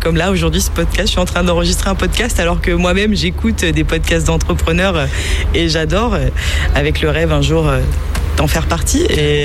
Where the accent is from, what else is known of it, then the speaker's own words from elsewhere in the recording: Nantes, Pays de la Loire, France; moi qui suis pas angevine, parce que moi je suis nantaise d'origine, et ma famille est nantaise